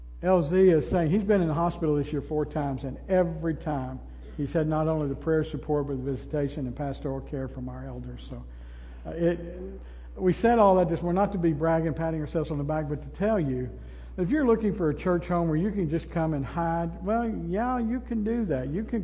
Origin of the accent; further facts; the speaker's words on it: Lexington, Kentucky, United States; I think about where we grew up in Lexington.